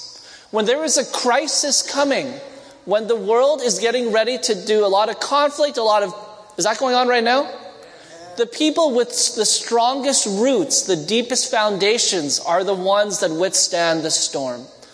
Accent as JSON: {"language": "English", "country": "Canada", "said": "Okay, sorry, I'm Canadian."}